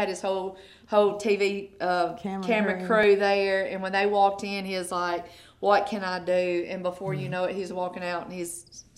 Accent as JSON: {"language": "English", "town": "Boonville", "region": "Mississippi", "country": "United States", "said": "I'm from Boonville, Mississippi, actually, and I was in addiction for about 12 years."}